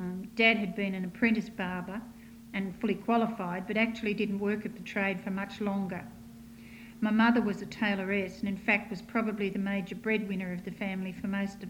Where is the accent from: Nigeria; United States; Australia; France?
Australia; I am an Australian, and I have four children, three boys and a girl.